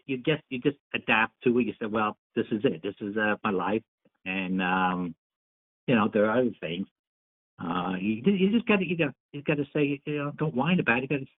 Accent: New Jersey, United States; like I said, I'm from Jersey. That's where I hail from.

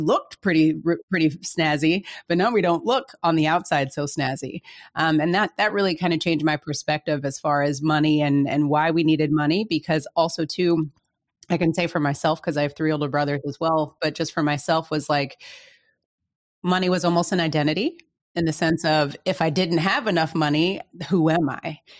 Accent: East Coast, United States; also born or lived in Lawrence, Kansas; But I was born in Lawrence, Kansas, so shout out to that. But I don't really claim Lawrence, Kansas, because we moved out to the East Coast soon after I was born.

